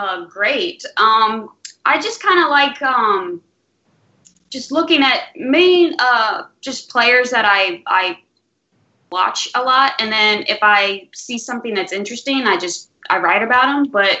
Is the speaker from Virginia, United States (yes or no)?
yes; Virginia, United States; I'm from Virginia, and I'm a humongous Red Sox fan.